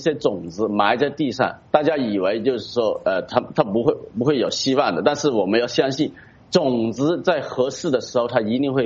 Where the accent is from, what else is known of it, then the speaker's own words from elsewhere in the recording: Hong Kong; 所以我们香港人更加要警惕。